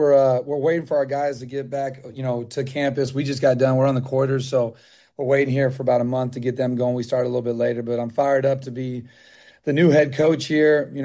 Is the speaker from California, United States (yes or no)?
yes; California, United States; I'm a Bay Area guy, and every night – I'm a Niner guy, though, so I cry myself to sleep that we're losing teams from the Bay.